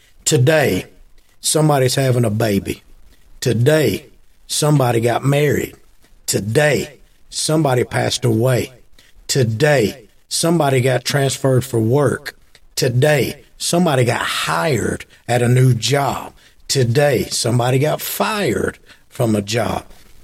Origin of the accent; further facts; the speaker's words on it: Alabama, United States; when I was a kid growing up in North Alabama, and I was riding around standing up in the back seat